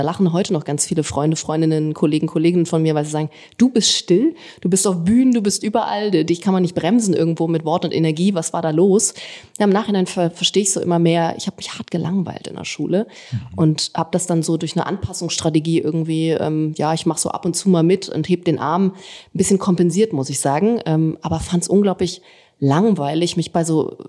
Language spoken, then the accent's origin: German; Berlin, Germany; Ich bin Großstadtgehöre, ich komme aus Berlin. Da bin ich geboren und auch aufgewachsen.